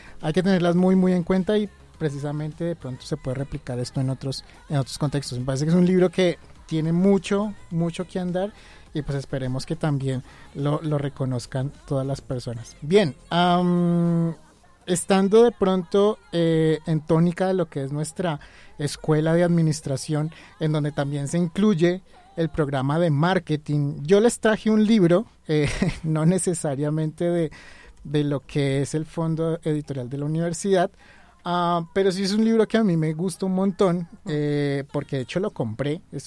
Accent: Colombia; conocer algo que es tan básico para nuestras vidas como colombianos, y creo que en Latinoamérica, que es la tienda de barrio

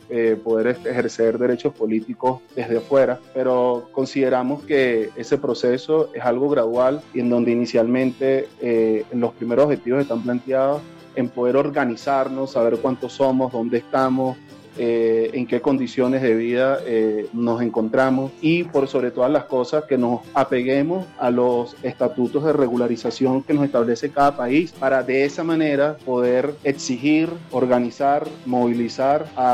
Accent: Venezuela; ahora más que nunca como venezolanos lo necesitamos frente a un momento tan complicado como en Venezuela

